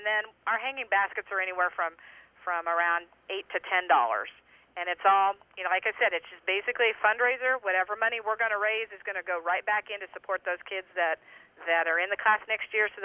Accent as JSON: {"language": "English", "town": "Riverton", "country": "United States", "tie": "born or raised there", "said": "And, of course, my hometown is Riverton, go down in the southwest corner"}